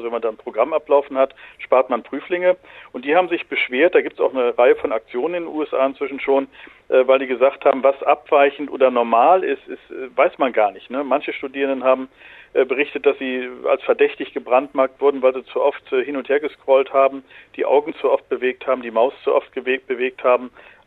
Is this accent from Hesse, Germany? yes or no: yes; Frankfurt, Hesse, Germany; Ich komme aus Frankfurt, wir haben dann Klausuren in Messehallen gemacht.